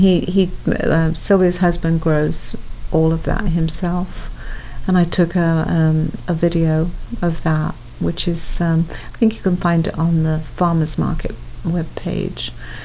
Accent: England, United Kingdom; I don't know if you can realize I'm from England.

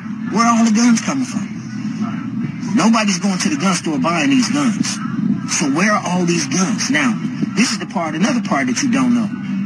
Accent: Chicago, Illinois, United States; I'm from Chicago. Born and raised there. I ran those streets of Chicago and changed my life.

